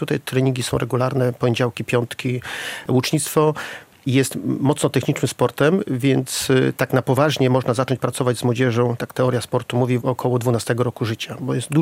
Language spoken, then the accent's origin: Polish; Podlaskie Voivodeship, Poland; ale też jesteśmy stąd, pochodzimy z Podlasia.